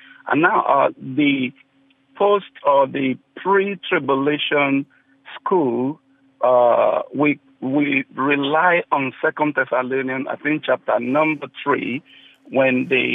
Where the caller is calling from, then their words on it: Vancouver, British Columbia, Canada; I'm calling from Vancouver